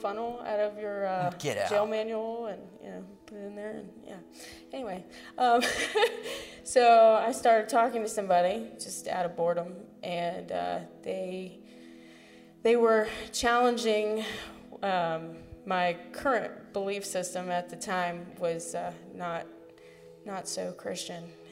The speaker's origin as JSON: {"language": "English", "town": "Harrisburg", "region": "Virginia", "country": "United States", "tie": "born or raised there", "said": "Yes, I did. Harrisburg, Virginia."}